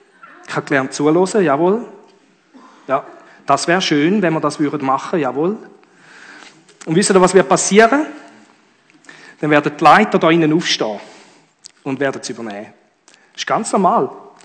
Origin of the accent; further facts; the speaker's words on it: Djibouti; Ich bin in Afrika aufgewachsen